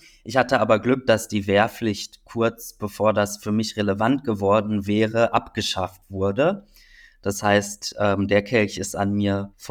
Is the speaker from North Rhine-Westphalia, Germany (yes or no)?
yes; North Rhine-Westphalia, Germany; in meiner Heimat in Düsseldorf und Köln